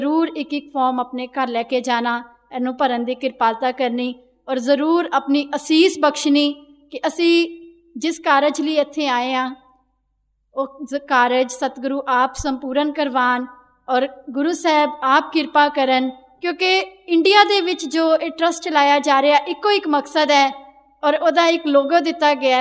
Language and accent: Punjabi; Punjab, India; now in United Kingdom; ਅਸੀਂ ਪੰਜਾਬ ਤੋਂ ਆਏ ਹਾਂ ਸਾਰੇ ਜਣੇ